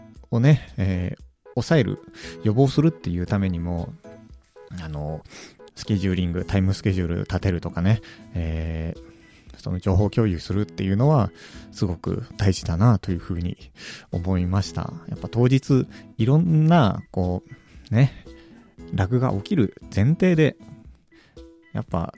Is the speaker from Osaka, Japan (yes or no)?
no; Akita, Japan; 自分は地元秋田県なんですけども、